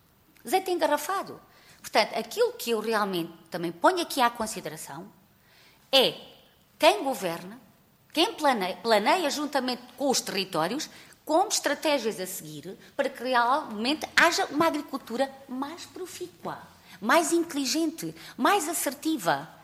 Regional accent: Alentejo, Portugal; enquanto cidadã, enquanto portuguesa e alentejana e agricultora

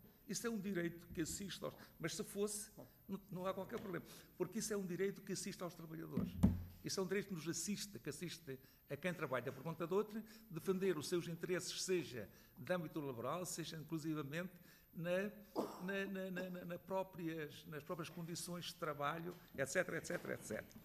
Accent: Santarém, Portugal; eu sou de Santarém

